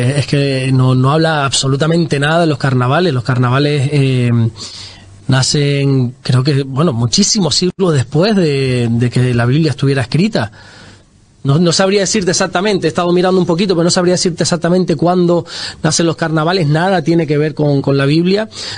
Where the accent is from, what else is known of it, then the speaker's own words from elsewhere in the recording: Canary Islands, Spain; Yo soy de Tenerife, se dice que ahí son los mejores carnavales del mundo, en Tenerife.